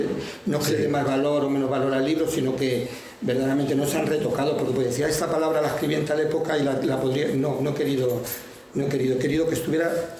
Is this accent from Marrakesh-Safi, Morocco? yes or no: no; Tangier, Tanger-Tetouan-Al Hoceima, Morocco; moved away; nací en Marruecos, en Tánger, una ciudad preciosa, abierta al mar. Allí pasé mi infancia, muy feliz, muy tranquilo